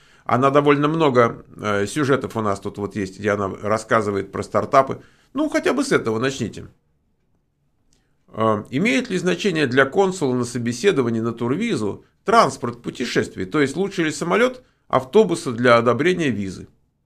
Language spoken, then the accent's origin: Russian; Russia; now in United States; вот я из России, там сейчас, там, допустим, 140 миллионов